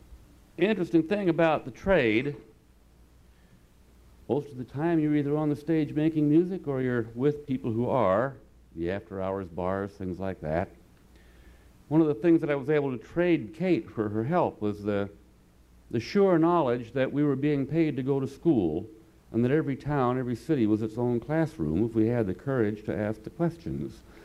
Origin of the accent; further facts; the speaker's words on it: Nevada City, California, United States; back with you again in Nevada City, my hometown, Nevada City, California